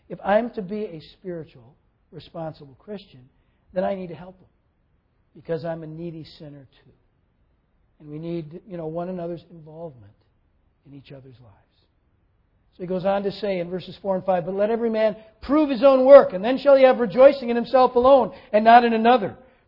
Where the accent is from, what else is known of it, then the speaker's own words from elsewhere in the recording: Minnesota, United States; And you know, though I grew up in Minnesota, I had never been a particularly big hockey fan.